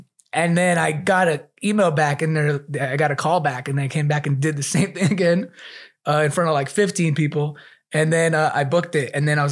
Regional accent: New York, United States; New York.

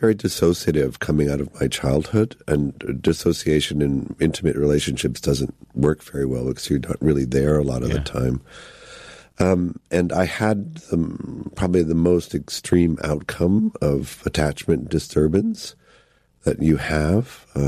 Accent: Chicago, Illinois, United States; No, I grew up in Chicago.

